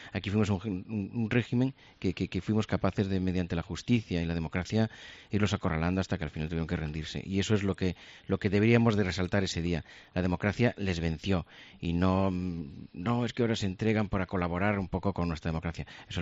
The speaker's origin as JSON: {"language": "Spanish", "region": "Galicia", "country": "Spain", "said": "yo soy gallego, soy dorense"}